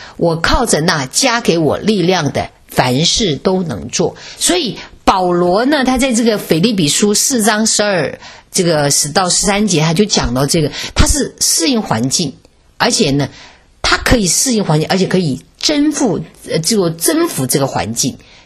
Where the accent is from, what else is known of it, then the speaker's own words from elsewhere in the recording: China; 所以我们中国人